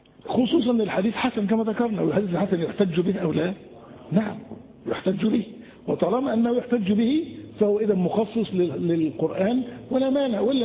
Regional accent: Egypt; ليس مشهورا عندنا في مصر

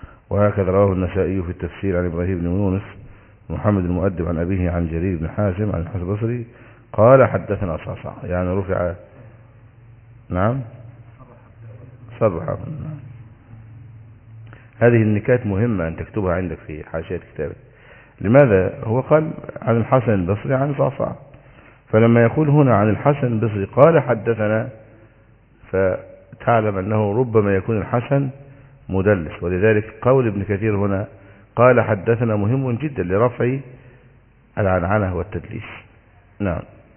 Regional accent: Egypt; وهذه البلاد لا يعرفون الدجاجات إلا على سبيل النزهة، خلاف عندنا في مصر.

